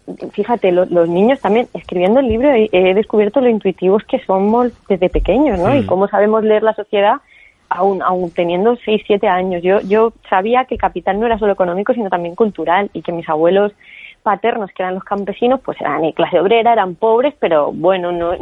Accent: Campo de Criptana, Castilla-La Mancha, Spain; Y yo lo noto en mi pueblo, en Campo de Criptana, que también hablo mucho de él, como de pequeños pues había un montón de niños que nos salíamos al fresco

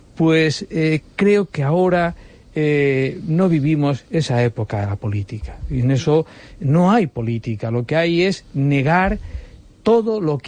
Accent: Spain; así somos los españoles.

